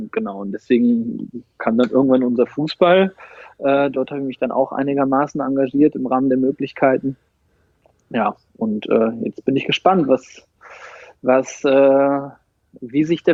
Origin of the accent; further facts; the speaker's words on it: Dortmund, North Rhine-Westphalia, Germany; also born or lived in Ostwestfalen; aus Dortmund. Im September 84 geboren in Ostwestfalen.